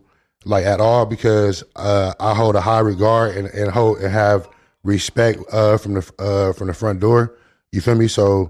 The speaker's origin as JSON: {"language": "English", "town": "Long Beach", "region": "California", "country": "United States", "tie": "born or raised there", "said": "Myself, I have family from Long Beach. I grew up in Long Beach."}